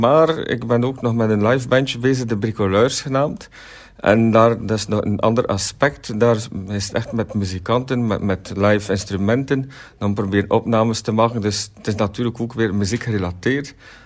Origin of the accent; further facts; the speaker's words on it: Ostend, Flanders, Belgium; Maar natuurlijk een eer als echte Oostendenaar ben ik daar zeer blij mee.